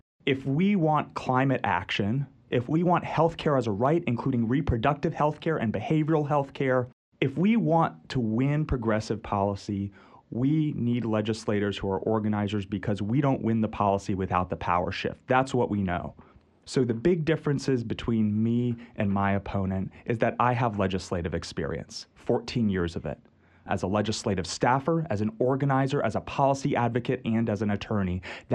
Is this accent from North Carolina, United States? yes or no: yes; Chapel Hill, North Carolina, United States; I grew up here in Chapel Hill, North Carolina. I'm the son of a public health worker and a therapist here in town. Attended Chapel Hill High School, class of 2005, go Tigers.